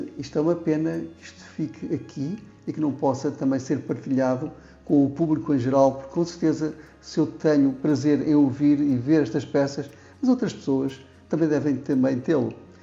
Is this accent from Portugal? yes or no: yes; Norte, Portugal; indo inclusivamente até Trás-os-Montes, até à minha terra